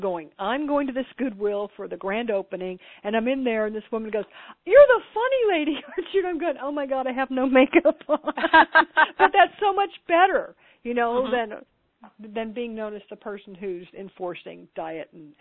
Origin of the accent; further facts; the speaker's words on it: Texas, United States; ran the wellness program at the University of Texas Health Science Center at Houston. And that's my native accent right there.